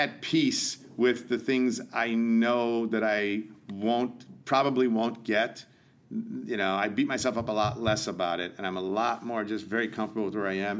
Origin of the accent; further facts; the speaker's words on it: Chicago, Illinois, United States; You know, I grew up in Chicago.